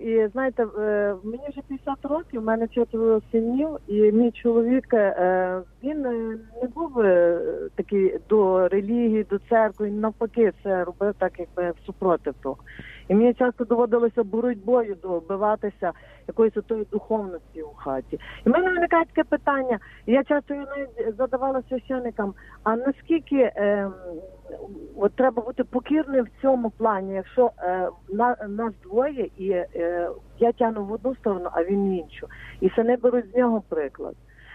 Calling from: Lviv, Lviv Oblast, Ukraine; Я зі Львова дзвоню, і я греко-католичка.

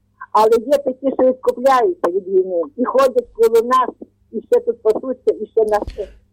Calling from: Lviv, Lviv Oblast, Ukraine; я зі Львова

